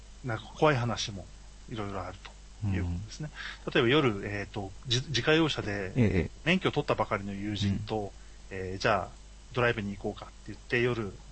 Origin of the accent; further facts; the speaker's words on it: Chigasaki, Kanagawa, Japan; now in Sagamihara, Japan; 私、茅ヶ崎出身、茅ヶ崎出身で、今は相模原ですけど、はいはい、今は相模原なんで、ずいぶん内陸なんですけど、